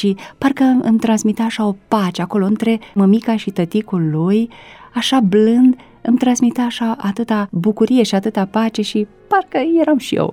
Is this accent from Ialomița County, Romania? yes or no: yes; Patru Frați, Ialomița County, Romania; born there; Da, m-am născut într-o comună care se numește Patru Frați.